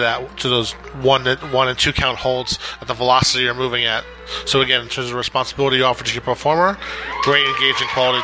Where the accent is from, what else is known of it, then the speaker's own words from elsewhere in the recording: San Diego, California, United States; I'm from San Diego, California.